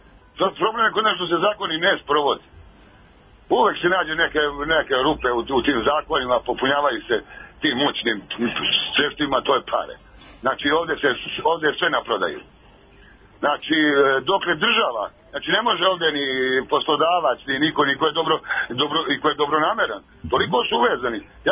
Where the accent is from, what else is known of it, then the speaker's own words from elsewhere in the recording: Serbia; Znači, ovo je kod nas u Srbiji